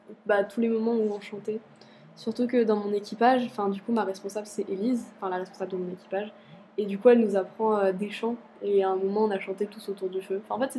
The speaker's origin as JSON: {"language": "French", "town": "Meudon", "region": "Île-de-France", "country": "France", "said": "Je viens de Meudon."}